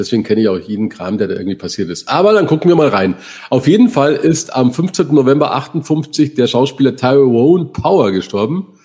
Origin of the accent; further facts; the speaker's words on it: Bavaria, Germany; als Bayer hattest du noch ORF 1 und ORF 2